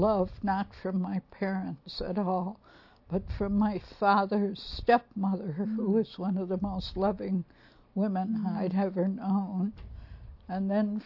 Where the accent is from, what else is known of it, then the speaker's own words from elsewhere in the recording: Iowa, United States; born there; I was born in Iowa on a farm, in a farmhouse.